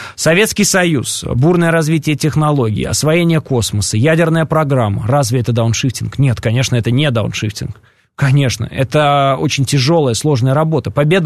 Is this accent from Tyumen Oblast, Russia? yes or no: no; Orenburg Oblast, Russia; я вот, например, из Оренбургской области, где все дома газифицированы.